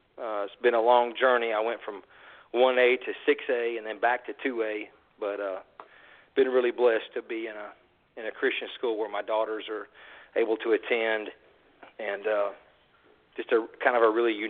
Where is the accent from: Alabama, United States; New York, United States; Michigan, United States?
Alabama, United States; Well, I was born and raised in North Alabama. I was born to a 15-year-old mother. In poverty in North Alabama.